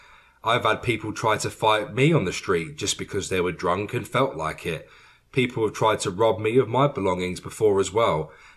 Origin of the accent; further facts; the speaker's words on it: London, United Kingdom; Growing up in Greater West London, I would often puff my chest out